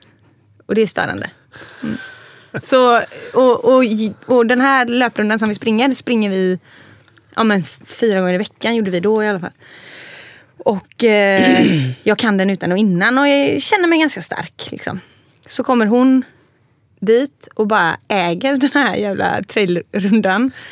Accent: Gothenburg, Västra Götaland County, Sweden; Jag är ju uppvuxen i stan.

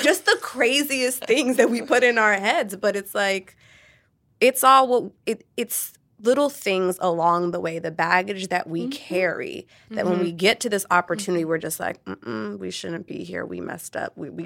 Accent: California, United States; high school, I grew up in Orange County.

